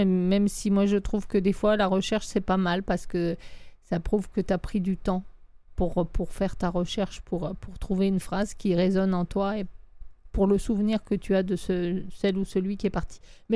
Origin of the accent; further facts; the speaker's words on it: France; Moi, je suis française